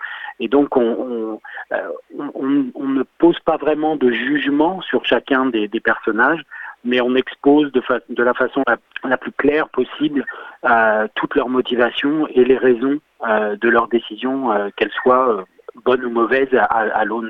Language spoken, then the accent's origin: French; La Rochelle, Nouvelle-Aquitaine, France; Donc moi, je suis originaire de La Rochelle, donc cocorico, ça me fait bien plaisir.